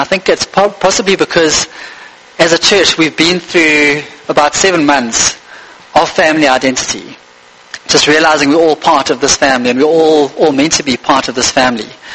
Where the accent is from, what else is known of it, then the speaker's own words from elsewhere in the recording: Scotland, United Kingdom; in my case, I'm Scottish